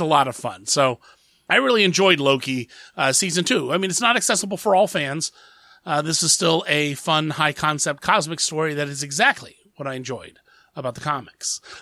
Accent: Columbus, Ohio, United States; I grew up in Columbus, Ohio.

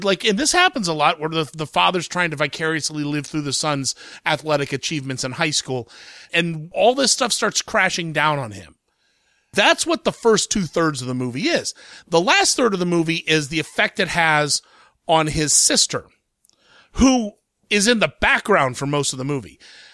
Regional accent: Columbus, Ohio, United States; I'm just some big fat guy from the Midwest, you know. I come from Columbus, Ohio, so I don't know the background here.

